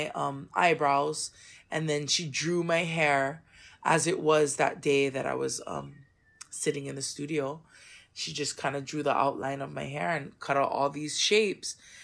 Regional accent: Hawaii, United States; I like to support the local designers here in Hawaii because I am Hawaiian

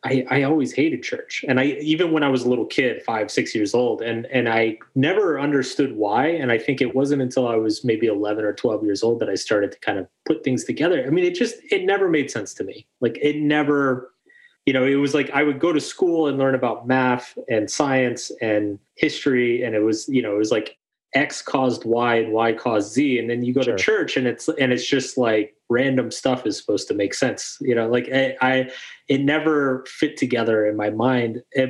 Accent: Austin, Texas, United States; So I grew up in Austin, Texas.

